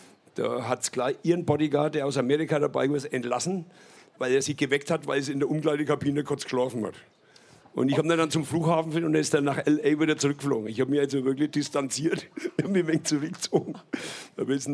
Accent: Nuremberg, Bavaria, Germany; Ja, wir waren oben auf der Burg, echter Nürnberger

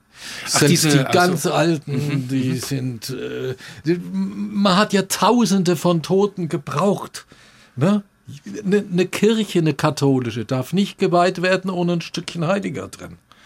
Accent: Würzburg, Bavaria, Germany; Ja, ich bin Würzburger

